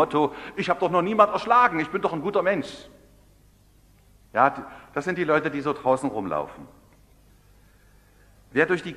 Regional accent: East Germany, Germany; Bei uns im Osten war Hammer und Sichel da drauf.

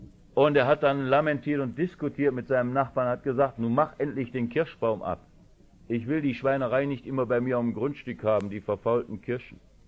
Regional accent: Germany; dass wir als Deutsche, als Westdeutsche und Ostdeutsche seit 45 Jahren ohne Friedensvertrag leben

